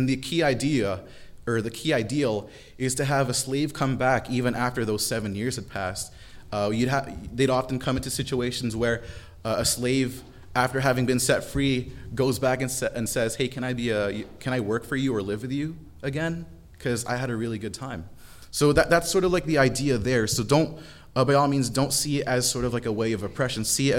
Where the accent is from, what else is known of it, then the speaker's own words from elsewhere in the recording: Philippines; I'm from the Philippines. We have an honor and shame society back home.